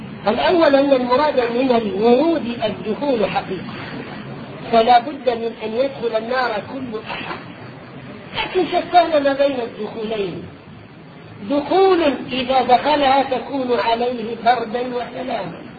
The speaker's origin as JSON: {"language": "Arabic", "town": "Aleppo", "region": "Aleppo Governorate", "country": "Syria", "said": "القصيصة في بلاد الشام عندنا في حلب أيام الذي صرنا للاستعمار الفرنسي"}